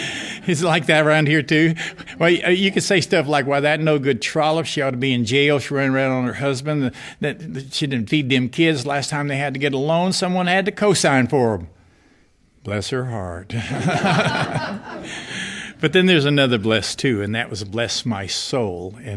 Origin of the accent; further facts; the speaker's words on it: New Mexico, United States; where I grew up in New Mexico, you could say the most awful, horrible, terrible, insulting things to somebody